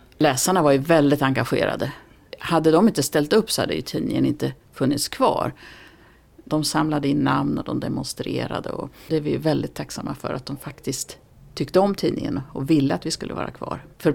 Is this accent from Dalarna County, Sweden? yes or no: yes; Hedemora, Dalarna County, Sweden; moved away as an adult; jag kommer ju från Dalarna. Så att det påminner mig om mitt ursprung, dalahästarna. Jag växte upp i Hedemora. Eller mina föräldrar var lantbrukare utanför Hedemora, men nej. Jag har bott Hedemora tills jag var runt 20.